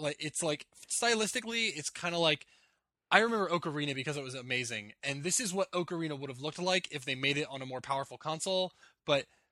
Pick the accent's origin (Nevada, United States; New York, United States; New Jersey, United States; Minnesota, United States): New Jersey, United States; now in Florida, United States; Well, I'm from New Jersey, and like before I moved to Florida, 30 degrees wasn't that cold